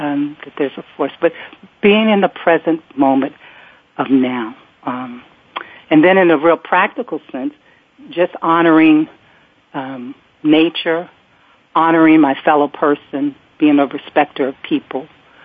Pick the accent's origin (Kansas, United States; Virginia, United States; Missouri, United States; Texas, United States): Virginia, United States; Richmond; I grew up in Richmond, Virginia. I mean, at that time it wasn't quite a city, but it was the capital, still is the capital. But there were trees.